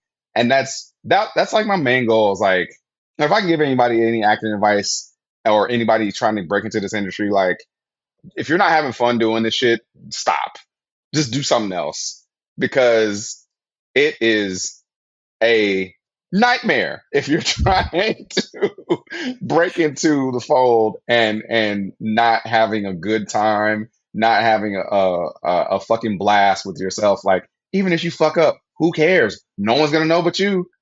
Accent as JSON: {"language": "English", "town": "Flint", "region": "Michigan", "country": "United States", "tie": "born or raised there", "said": "I grew up in Flint, Michigan, obviously, you know, transcended past that, educated, all this shit, but I still have that inside me."}